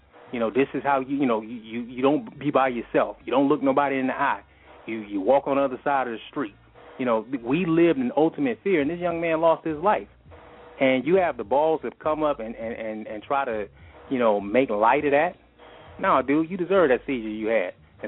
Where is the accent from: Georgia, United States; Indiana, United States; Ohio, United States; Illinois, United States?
Georgia, United States; Atlanta; When we were younger, and I grew up in Atlanta, you know, Atlanta Public Schools, we knew who we were.